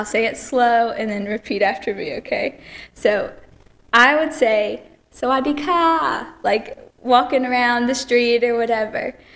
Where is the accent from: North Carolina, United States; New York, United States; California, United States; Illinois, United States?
North Carolina, United States; Pinehurst; I'm born and raised in Pinehurst, lived here my whole life, been growing up in the church here my whole life.